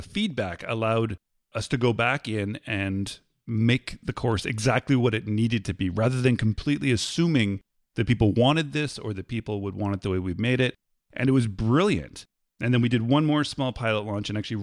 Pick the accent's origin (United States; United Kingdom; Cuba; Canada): Canada; because I'm Canadian